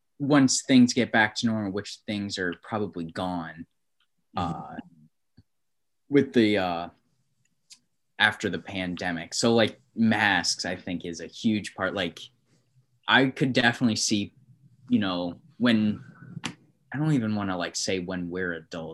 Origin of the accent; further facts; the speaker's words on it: New York, United States; like the people I grew up with in New York